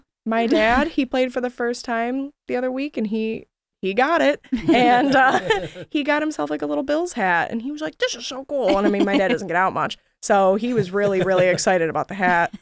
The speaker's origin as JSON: {"language": "English", "region": "New York", "country": "United States", "said": "Sorry to fellow Niagara County. I'm from Niagara County, so I can say it. It was the Niagara County Fair."}